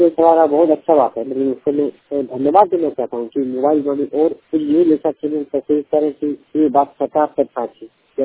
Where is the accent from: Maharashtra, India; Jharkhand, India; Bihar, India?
Jharkhand, India; Gopalpur; जामता जिला गोपालपुर पंचायत का रहने वाला हूँ।